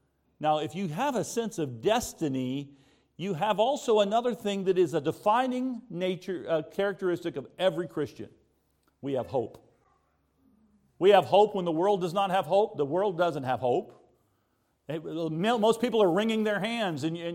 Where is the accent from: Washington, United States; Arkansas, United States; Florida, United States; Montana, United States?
Florida, United States; Orlando; And I can tell them I live in Orlando. Well, I'm from Orlando, near Disney World.